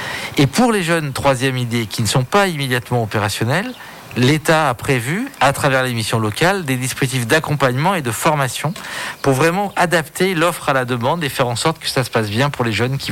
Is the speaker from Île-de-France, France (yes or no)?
no; Clermont-Ferrand, Auvergne-Rhône-Alpes, France; mais comme je venais du territoire, hein, j'ai grandi à Clermont et je me sentais pas de passer toute ma vie à Paris dans un bureau.